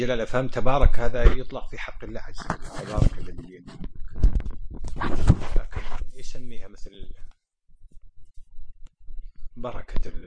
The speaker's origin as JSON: {"language": "Arabic", "country": "Kuwait", "said": "ضعف التجارة اللؤلؤ عندنا في الخليج عموما وفي الكويت خصوصا"}